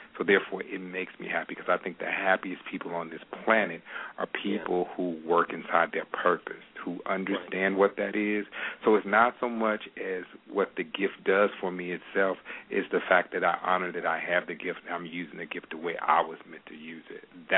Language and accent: English; Gastonia, North Carolina, United States; I mean, I grew up in Gastonia, North Carolina, like a suburb of Charlotte.